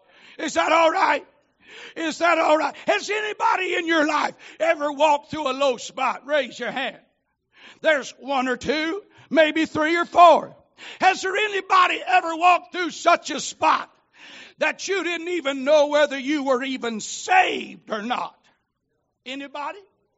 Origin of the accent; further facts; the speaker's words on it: the South, United States; accent: southern; And sometime with my southern accent, it's just easier to say Milky Way bar and be done with it.